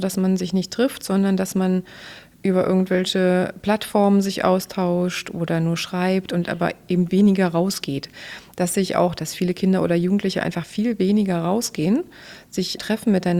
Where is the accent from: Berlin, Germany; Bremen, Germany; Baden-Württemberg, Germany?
Berlin, Germany; ich bin ja in Berlin aufgewachsen